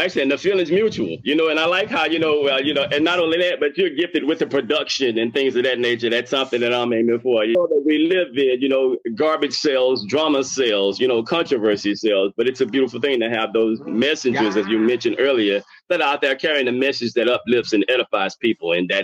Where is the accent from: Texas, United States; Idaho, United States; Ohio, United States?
Texas, United States; Houston; I'm actually from Houston, Texas. I'm currently living a stone's throw northwest of Houston, which is Cypress, Texas. Grew up in the northeast area, grew up in the inner city.